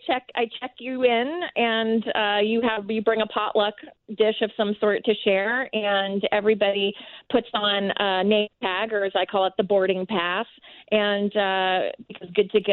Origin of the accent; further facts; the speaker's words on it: Dayton, Ohio, United States; I'm originally from Dayton, Ohio, so right. I was back home visiting him and having a party there.